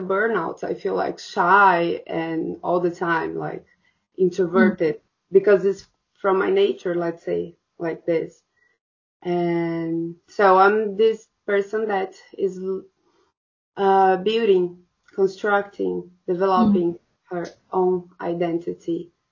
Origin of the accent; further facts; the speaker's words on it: Brazil; I'm from Brazil, PhD candidate.